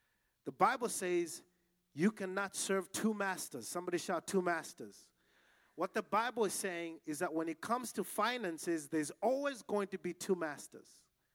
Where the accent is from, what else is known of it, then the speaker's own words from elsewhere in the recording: Malawi; When I was growing up, I grew up in Malawi, Africa